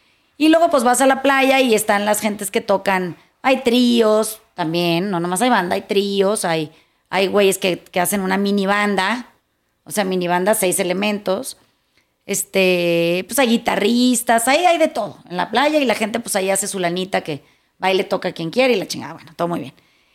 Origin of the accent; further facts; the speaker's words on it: Mazatlán, Sinaloa, Mexico; los que somos de Mazatlán entendemos perfectamente bien que se ha estado saliendo de control el tema del ruido